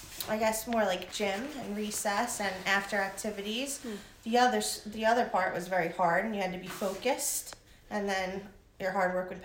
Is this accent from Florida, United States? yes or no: yes; Boynton Beach, Florida, United States; I grew up in Florida, to be exact, Boynton Beach, Florida.